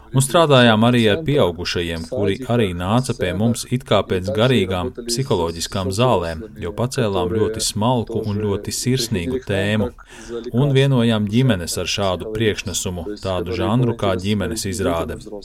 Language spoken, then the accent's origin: Latvian; Kharkiv, Kharkiv Oblast, Ukraine; Harkivas pilsētā, no kurienes es nāku, ir leļu teātris, valsts lielais leļu teātris